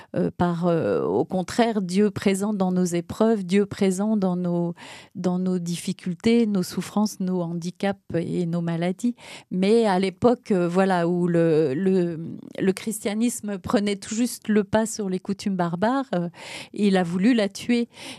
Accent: Grand Est, France; Non, je ne suis pas alsacienne, je suis lorraine, ce qui est très différent.

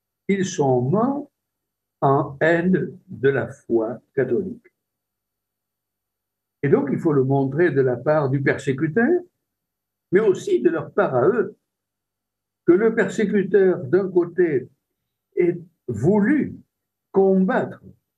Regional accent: France; now in Rome, Italy; nous sommes peu de Français résidant de façon permanente à Rome

